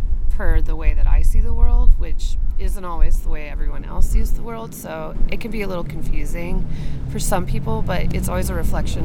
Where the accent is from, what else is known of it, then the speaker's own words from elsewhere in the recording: Denver, Colorado, United States; now in Los Angeles, United States; I grew up in Denver, but I've lived on the West Coast for about 20 years. I currently live in Los Angeles.